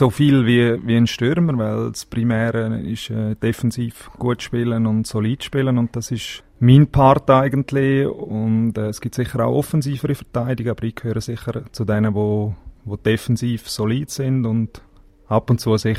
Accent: Graubünden, Switzerland; Also bei mir ist es so, ich bin im Engadin aufgewachsen und da gibt es sehr viel Schnee und Eis

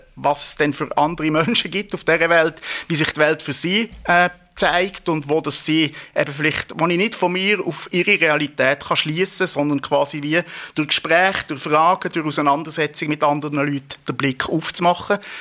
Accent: Switzerland; ich bin auch noch einheimisch, ich bin auch noch gut gebildet, ich bin auch noch in der Mehrheitsreligion aufgewachsen hier in der Schweiz

